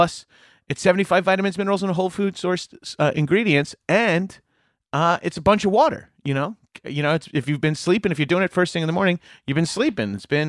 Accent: New York, United States; Yeah, see, I grew up on Long Island, a.k.a., like, suburbs of New York City.

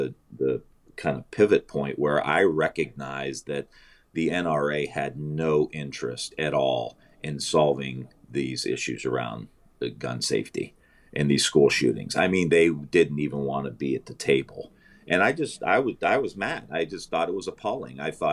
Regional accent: Youngstown, Ohio, United States; When people hear that I'm from the Youngstown area, there's immediate rapport, because they know that I know what they've been through.

